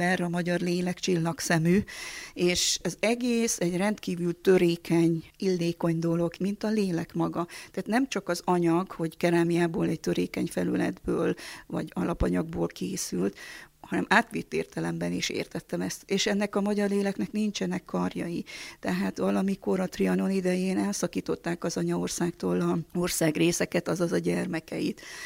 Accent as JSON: {"language": "Hungarian", "country": "Romania", "said": "magam is székely vagyok, mégpedig a konokfajtából"}